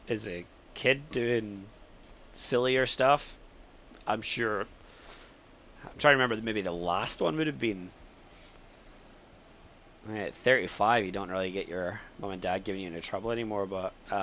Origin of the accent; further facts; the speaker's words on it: Scotland, United Kingdom; But nobody believes I'm from Scotland. From Scotland, nobody believes I'm Scottish anymore.